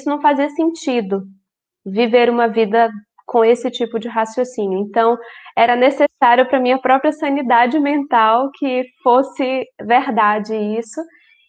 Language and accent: Portuguese; Salvador, Bahia, Brazil; moved away as an adult; now in São Gonçalo, Brazil; Já tem um tempinho que eu tô fora da minha terra, que eu tô fora da Bahia, já tem 10 anos, desde que eu casei. E eu sinto bastante saudade, inclusive, me tornei espírita aos 14 anos, lá em Salvador.